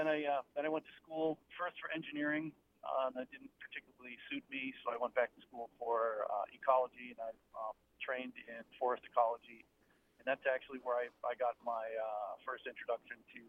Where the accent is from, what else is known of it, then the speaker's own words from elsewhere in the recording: Massachusetts, United States; born there; I was originally born in north central Massachusetts. And we were just downstream from an industrial center where they manufactured a lot of paper products and tanned a lot of leathers.